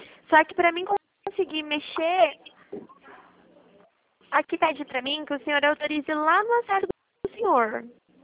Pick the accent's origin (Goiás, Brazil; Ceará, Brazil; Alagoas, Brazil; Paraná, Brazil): Paraná, Brazil; Maringá; Nós somos aqui do Paraná, nós somos de Maringá, nós ficamos na Avenida Brasil.